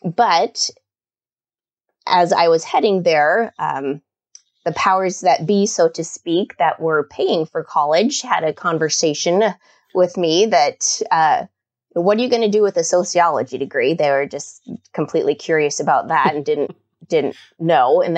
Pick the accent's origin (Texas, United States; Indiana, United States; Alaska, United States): Alaska, United States; Kodiak; I grew up on Kodiak Island in Alaska and in the 70s.